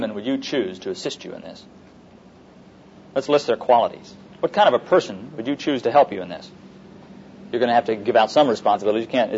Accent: Midwest, United States; I'm from the Midwest

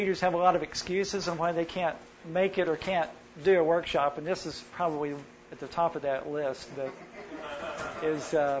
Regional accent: Oklahoma City, Oklahoma, United States; I grew up in Oklahoma City, and one of the places we'd go as kids was the zoo.

